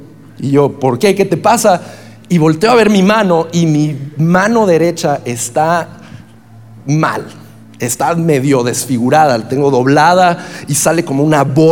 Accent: Ciudad Juárez, Chihuahua, Mexico; porque soy de Juárez, allá se come eso.

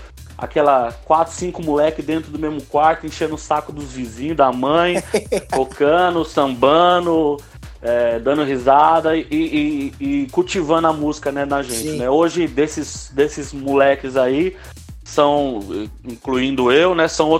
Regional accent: Pernambuco, Brazil; Eu sou pernambucano, né?

